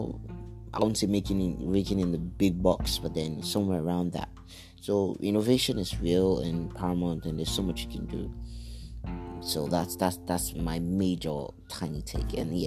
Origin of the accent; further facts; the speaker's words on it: Nigeria; the market is unpredictable as a Nigerian entrepreneur.